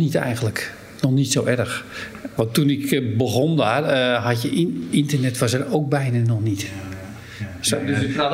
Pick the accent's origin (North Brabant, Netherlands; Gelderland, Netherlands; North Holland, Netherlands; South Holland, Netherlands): North Holland, Netherlands; Hem; mijn ouders hadden toen de tijd in een heel klein plaatsje in Hem. Ja, vlakbij Venhuizen, misschien iets bekender. Daar ben ik ook geboren in Hem.